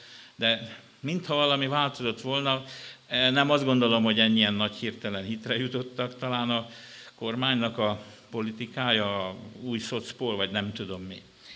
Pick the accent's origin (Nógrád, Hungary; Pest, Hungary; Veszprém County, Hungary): Pest, Hungary; Nyáregyháza; also born or lived in Budapest; nyáregyházi vagyok egyébként, az egy Dél-Pest megyei falu.